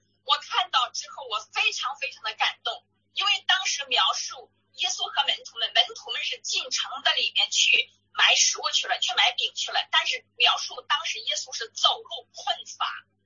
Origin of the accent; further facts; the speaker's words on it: Henan, China; now in Langfang, China; 我的老家是在河南，婆婆家是在河北，我住的这城市是在廊坊。